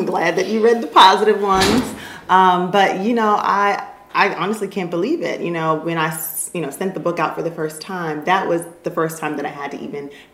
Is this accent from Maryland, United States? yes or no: yes; Baltimore, Maryland, United States; It's great to be here, my hometown, so feels great.